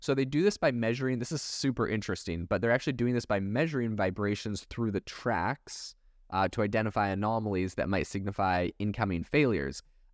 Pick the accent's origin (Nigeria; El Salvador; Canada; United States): Canada; growing up in Canada, we'd go on these really long road trips out into, you know, the middle of Canada